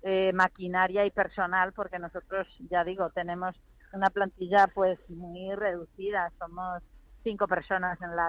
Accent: Guadamur, Castilla-La Mancha, Spain; Guadamur es un pueblo muy bonito, un pueblo con un castillo, con un yacimiento visigodo, el tesoro de Guarrazar que se encontró aquí

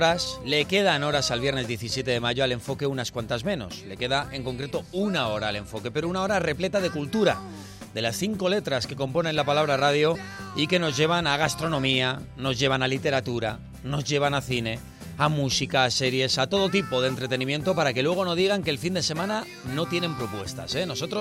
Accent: Madrid, Community of Madrid, Spain; a mí me vas a sacar bravas si yo soy de Madrid.

